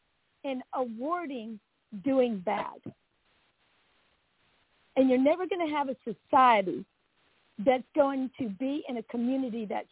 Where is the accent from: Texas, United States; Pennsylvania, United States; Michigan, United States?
Texas, United States; San Antonio; also born or lived in Austin / Houston; now in Fort Worth, United States; I was born and raised in San Antonio, lived in Austin, lived in Houston, now in Fort Worth